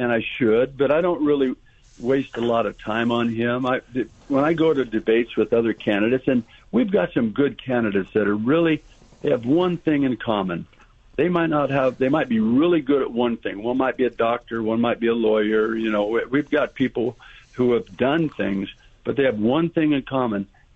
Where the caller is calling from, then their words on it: North Las Vegas, Nevada, United States; I'm calling here from North Las Vegas.